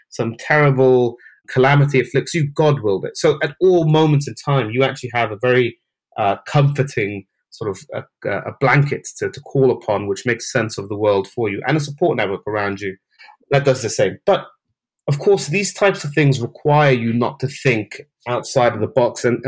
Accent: Saudi Arabia; moved away; And I grew up in the Middle East as a child. I grew up in Saudi Arabia.

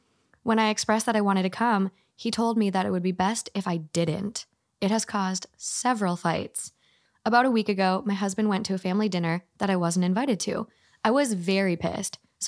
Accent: Minnesota, United States; I'm from Minnesota. So her husband played

